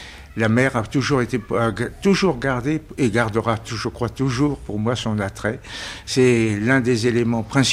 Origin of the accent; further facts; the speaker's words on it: Les Sables-d'Olonne, Pays de la Loire, France; je suis né au Sable-d'Olonne, par conséquent absolument vendéen